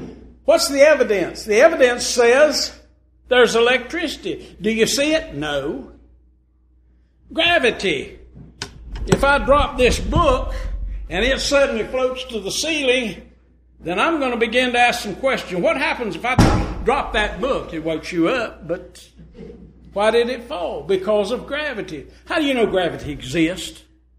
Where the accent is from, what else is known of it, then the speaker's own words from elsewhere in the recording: Salisbury, North Carolina, United States; I grew up in Salisbury, North Carolina. I don't know how many of you ever been there.